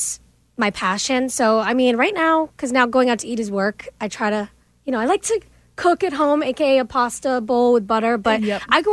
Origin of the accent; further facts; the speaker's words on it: Boston, Massachusetts, United States; I am a Bostonian, you know